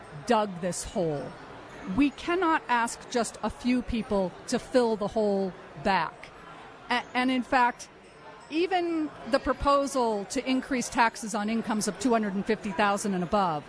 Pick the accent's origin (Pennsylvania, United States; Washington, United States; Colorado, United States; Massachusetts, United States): Massachusetts, United States; I read a poll from my home state of Massachusetts